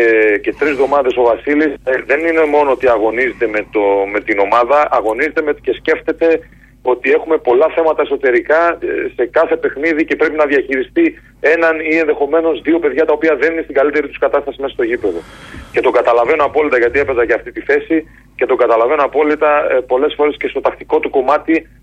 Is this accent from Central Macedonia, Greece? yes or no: yes; Thessaloniki, Central Macedonia, Greece; και εγώ σαν γνήσιος Θεσσαλονικιός θα έλεγα ακριβώς το ίδιο.